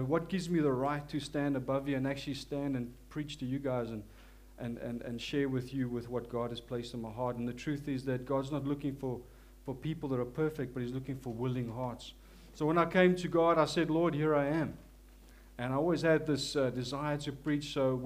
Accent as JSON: {"language": "English", "country": "South Africa", "accent": "South African", "said": "As you can hear, forgive my South African accent."}